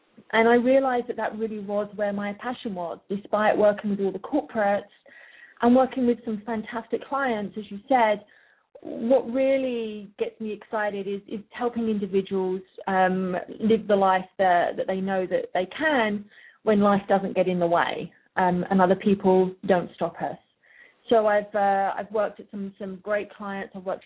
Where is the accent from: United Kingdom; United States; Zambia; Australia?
United Kingdom; as you can tell from my accent probably, I am originally from the UK. I have worked in the UK and the US extensively. I currently split my time between the two countries